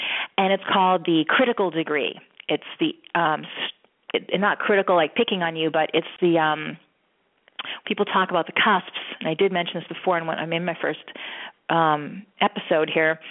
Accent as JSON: {"language": "English", "town": "Detroit", "region": "Michigan", "country": "United States", "said": "But I am from Detroit, and a … is a rap rock guy, came out of Detroit, another Capricorn."}